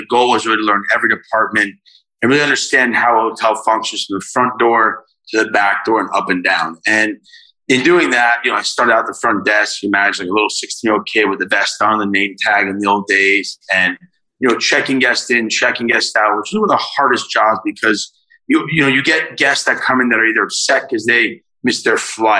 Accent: Miami Beach, Florida, United States; I was born and raised in Miami Beach.

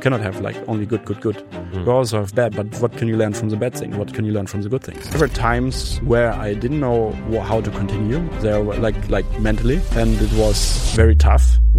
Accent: North Germany, Germany; In north of Germany, near Hamburg.

